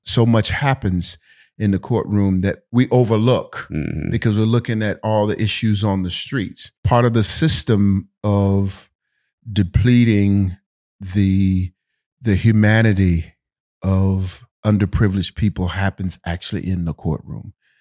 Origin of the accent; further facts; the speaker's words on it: Sarasota, Florida, United States; Born and raised in Sarasota, Florida, just 2 hours south of here, rated some of the best beaches in the world.